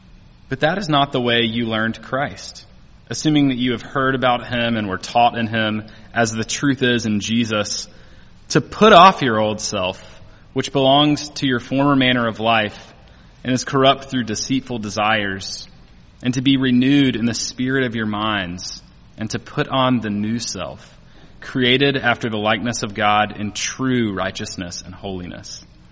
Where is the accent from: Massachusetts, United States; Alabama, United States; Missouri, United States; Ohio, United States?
Alabama, United States; I grew up in Alabama and went to Auburn University, so I'm an Auburn fan.